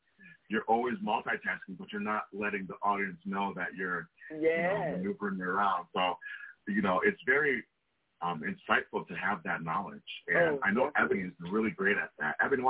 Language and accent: English; Haiti; So I'm originally from Haiti.